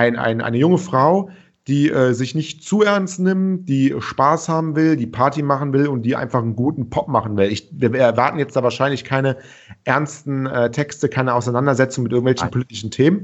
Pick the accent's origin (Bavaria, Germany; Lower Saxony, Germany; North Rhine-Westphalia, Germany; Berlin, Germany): North Rhine-Westphalia, Germany; Cologne; was mich als Kölner super natürlich sehr freut